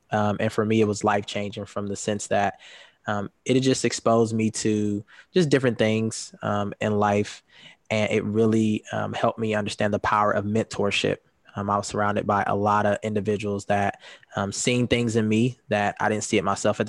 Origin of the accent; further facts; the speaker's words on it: Columbus, Ohio, United States; moved away as an adult; now in Grand Rapids, United States; Yeah, so I'm originally from Columbus, Ohio. I moved to Grand Rapids about 3 years ago.